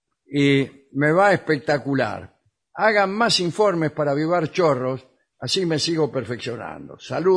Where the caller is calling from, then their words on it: Llavallol, Buenos Aires Province, Argentina; de Lavallol.